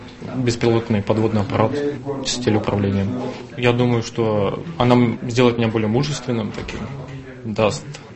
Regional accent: Chuvashia, Russia; born there; Родился в Чувашии

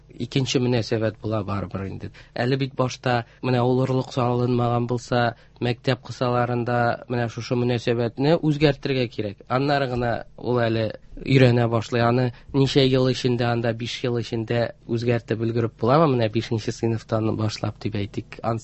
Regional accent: Kazan, Tatarstan, Russia; Әйе, мин Казан егете булып саналам инде, теге Казанда туганмын, Казанда үскәнмен. Минем әтиәни Саба районыныкы

